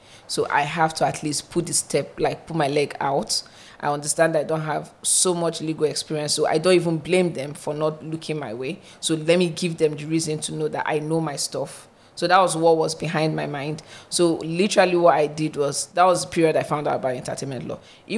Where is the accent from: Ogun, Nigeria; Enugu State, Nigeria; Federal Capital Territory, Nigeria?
Enugu State, Nigeria; Enugu; now in Lagos, Nigeria; I'm coming to from Lagos. The East. I grew up in Enugu.